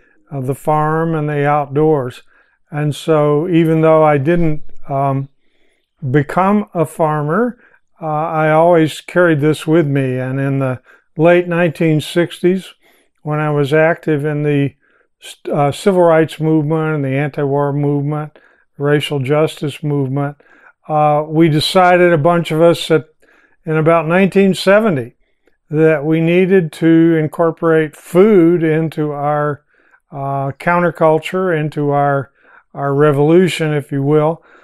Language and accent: English; Texas, United States; I grew up in Southeast Texas, and my grandparents were from Southwestern Louisiana, but they had a family farm that they set up in Southeast Texas.